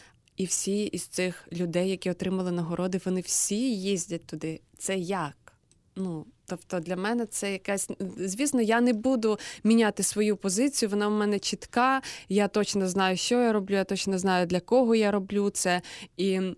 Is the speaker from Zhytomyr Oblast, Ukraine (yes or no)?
yes; Zhytomyr, Zhytomyr Oblast, Ukraine; ключову роль, мабуть, зіграло те, що я із Житомира